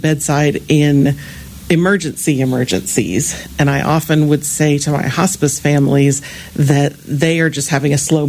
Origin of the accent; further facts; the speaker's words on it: Ohio, United States; now in North Carolina, United States; So I am a North Carolinian as of the last 25 years. I grew up in Ohio, have been here for about 25 years this year.